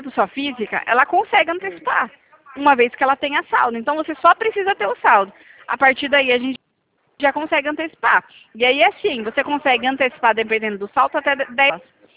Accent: São Paulo, Brazil; Eu sou daqui de São Paulo.

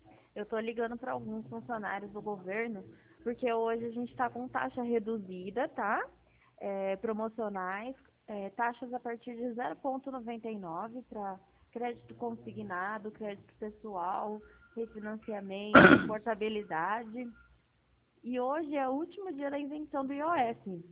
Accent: São Paulo, Brazil; Eu sou do interior de São Paulo.

